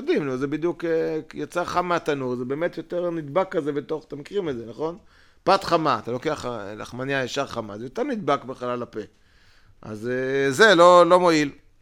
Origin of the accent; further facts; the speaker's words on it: Netherlands; אני הולנדי, אני מהבית הולנדי.